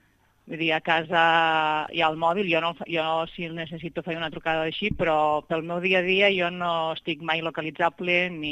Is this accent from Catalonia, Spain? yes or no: yes; Cervera, Catalonia, Spain